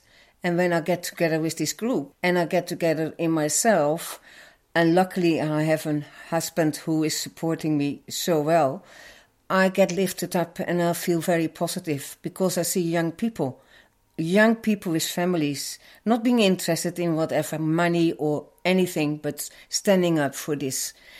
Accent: Netherlands; English is a second language; I come from the Netherlands, as you hear my accent.

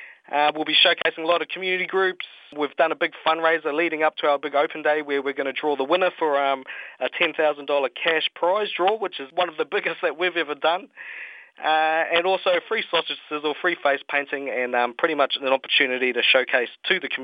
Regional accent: New Zealand; now in Townsville, Australia; I tell everyone back home in New Zealand, I'm originally from New Zealand

